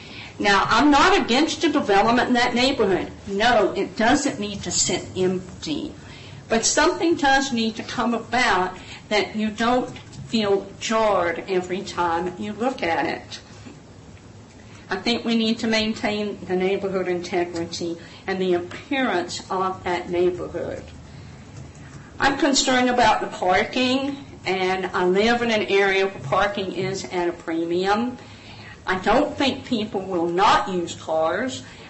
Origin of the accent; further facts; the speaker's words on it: Carrboro, North Carolina, United States; I grew up here in Carrboro, Carrboro Elementary, even when it was in this building. Chapel Hill High. I was around a long, long time. I left for a number of years.